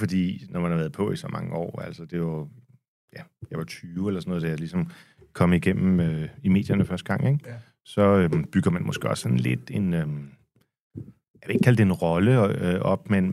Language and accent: Danish; Frederikssund, Capital Region, Denmark; Jeg er født i Frederikssund. Mm. Op i, for enden af det, der i hvert fald, da jeg voksede op, var linje H i S-togsnettet.